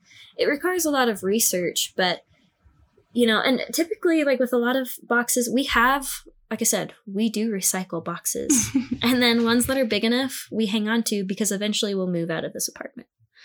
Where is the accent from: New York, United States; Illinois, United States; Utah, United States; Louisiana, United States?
Utah, United States; Orem; So, you know, I was like, oh yeah, I'm from Orem, whatever.